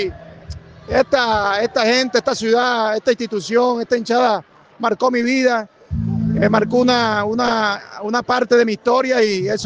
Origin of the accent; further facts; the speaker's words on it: Colombia; moved away as an adult; desde que llegué no parece que estuviera fuera de Colombia